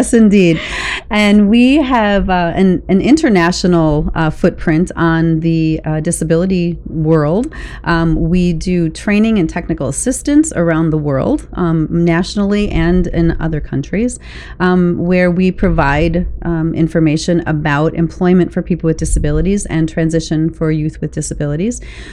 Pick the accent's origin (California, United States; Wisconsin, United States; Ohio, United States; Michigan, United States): Wisconsin, United States; I am. Go Badgers. Orange Bowl this year. So I'm from Wisconsin.